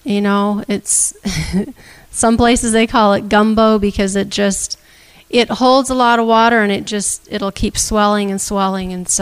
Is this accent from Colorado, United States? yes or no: yes; Colorado, United States; where I first learned to garden at my home growing up in Colorado, we were under the pine trees, and we had a lot of sand.